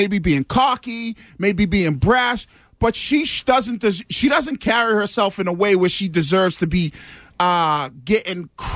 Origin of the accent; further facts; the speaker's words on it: Boston, Massachusetts, United States; I grew up in Boston in the early 90s as a black kid who grew up in an Italian neighborhood who understood what the dynamics of Boston looked like back then.